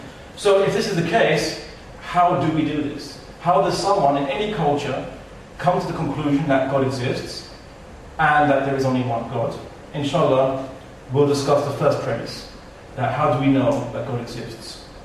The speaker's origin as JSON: {"language": "English", "country": "Portugal", "also_born_or_lived": "Spain", "said": "yes, I am from Spain and Portugal, but don't say I'm Spanish, I'm Portuguese."}